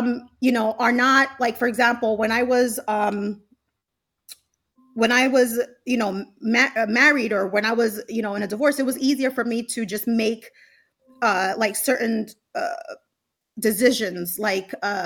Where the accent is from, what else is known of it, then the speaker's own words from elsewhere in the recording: Bronx, New York, United States; I grew up in the Bronx, like, you know, right. Latina, single mother, three girls, like, you know, I grew up in the hood, okay?